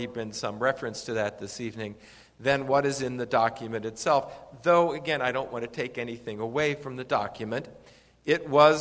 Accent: Cincinnati, Ohio, United States; For me, growing up in Cincinnati, Ohio, Shabbat dinner, Passover seders, without somebody from either the Catholic Church or a Protestant church at our table was an unusual evening.

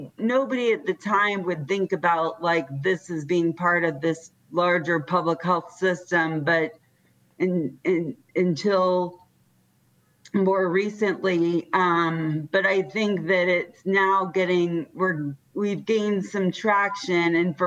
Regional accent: Indiana, United States; especially growing up in Indiana

